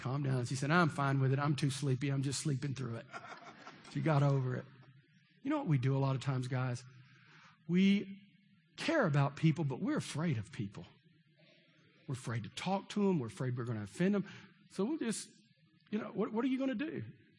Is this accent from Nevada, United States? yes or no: no; Texas, United States; you know, I'm from Texas, so if we do something, we want to do it, right?